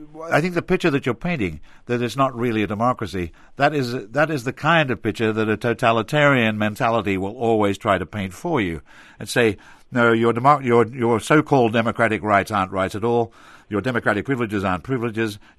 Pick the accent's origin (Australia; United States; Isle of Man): Australia; I come from Australia